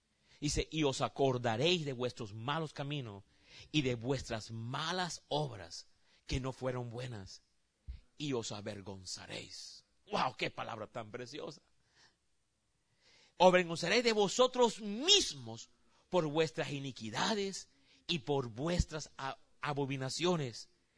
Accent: Colombia; Muéstrame un arroz con coco y yo te demuestro que soy colombiano.

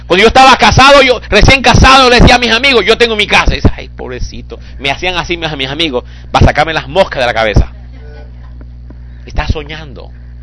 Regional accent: Colombia; como buen colombiano, mire, yo los como como pan caliente.

